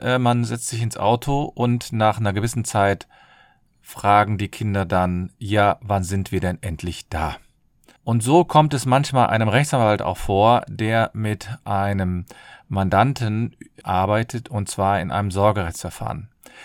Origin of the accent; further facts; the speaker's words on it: Cologne, North Rhine-Westphalia, Germany; ich komme aus Köln und ich freue mich, dass ihr wieder dabei seid